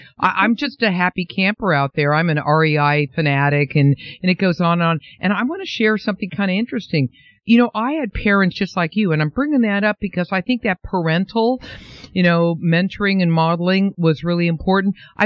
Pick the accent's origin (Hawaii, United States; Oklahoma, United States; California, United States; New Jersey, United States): California, United States; San Francisco; And since I happen to resonate from San Francisco